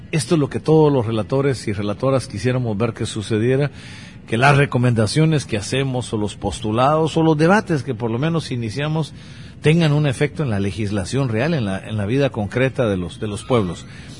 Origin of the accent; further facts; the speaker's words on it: Guatemala; al igual que en mi país, Guatemala, no hay ni siquiera una legislación sobre comunicación comunitaria